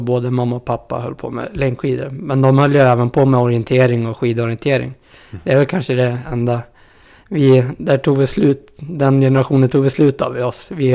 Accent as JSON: {"language": "Swedish", "town": "Tromsjö", "region": "Dalarna County", "country": "Sweden", "said": "Och här där jag kommer ifrån, då får vi ha två midsommar. En helgen här i Tromsjö, midsommar helgen innan liksom."}